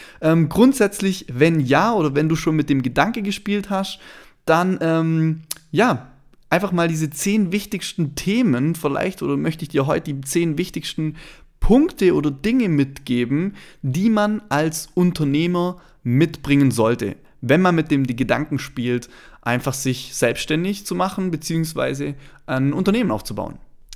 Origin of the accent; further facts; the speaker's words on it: Baden-Württemberg, Germany; accent: Swabian; Deswegen achte nicht groß auf meinen Dialekt, wie man es hört. Ich komme aus dem schönen Schwabenland und ich kann es auch nicht ganz ablegen